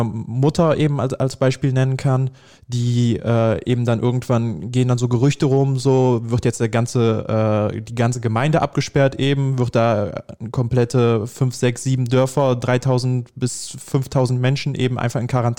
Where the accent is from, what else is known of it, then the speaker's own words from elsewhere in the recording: Heinsberg, North Rhine-Westphalia, Germany; ich komme aus der Region rund um Heinsberg